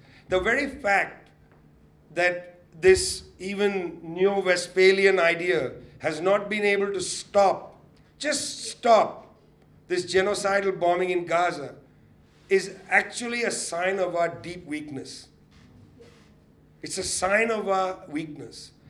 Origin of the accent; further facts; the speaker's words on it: India; You know, being an Indian, it's hard for me to criticize that. We are also in a long transition.